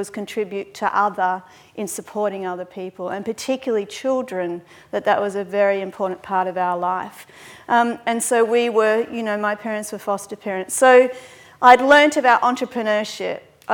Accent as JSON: {"language": "English", "town": "Brisbane", "region": "Queensland", "country": "Australia", "said": "I come from Brisbane."}